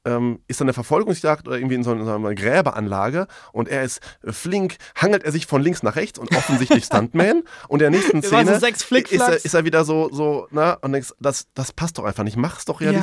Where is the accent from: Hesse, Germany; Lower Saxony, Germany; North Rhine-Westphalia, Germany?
North Rhine-Westphalia, Germany; Hier im Ruhrgebiet, wo ich herkomme, ist ja Türkisch zweite Amtssprache.